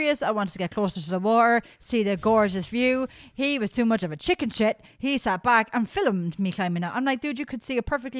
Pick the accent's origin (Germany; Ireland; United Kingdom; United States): Ireland; Midlands; now in Cork, Ireland; Remember that when I moved to Cork, that I'm from the Midlands.